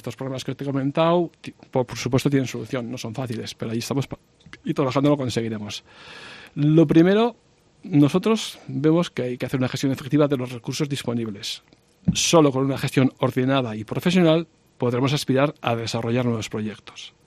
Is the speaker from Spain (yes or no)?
yes; Sabiñánigo, Aragon, Spain; primero porque soy de Sabiñánigo y veo como día tras día la población envejece